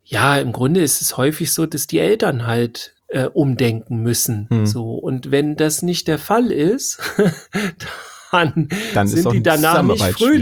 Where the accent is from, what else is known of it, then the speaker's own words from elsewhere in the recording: Northern Germany, Germany; Ich komme aus dem Norddeutschland.